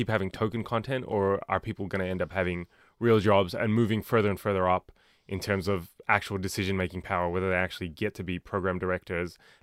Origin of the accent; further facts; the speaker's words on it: Australia; People don't, me being Australian is weird to them.